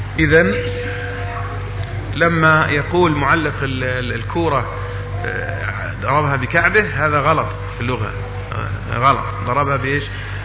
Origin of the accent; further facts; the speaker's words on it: Egypt; accent: Egyptian; العقب هو الذي نحن نسميه في لهجتنا المصرية نسميه الكعب